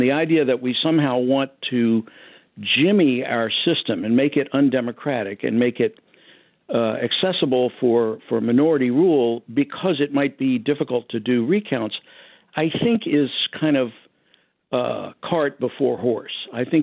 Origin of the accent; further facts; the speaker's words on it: Virginia, United States; I grew up in Virginia at a time when maybe 16 to 17% of the voting age population was allowed to vote.